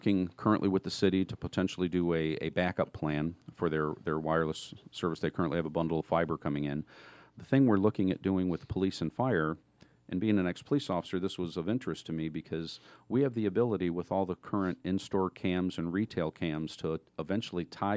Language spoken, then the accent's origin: English; Detroit, Michigan, United States; Going into Detroit, my hometown, primarily because I've got some people there that I know own buildings